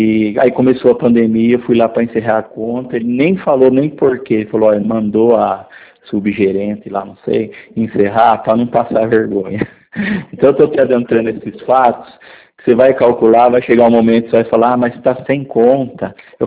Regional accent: Araras, São Paulo, Brazil; Eu sou de Arara.

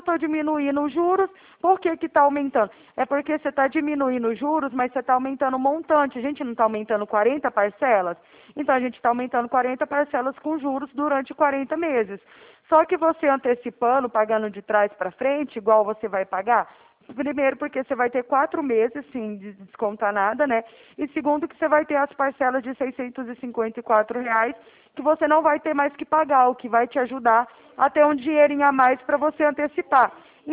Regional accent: Araraquara, São Paulo, Brazil; Eu sou aqui de São Paulo também, mas é Araraquara.

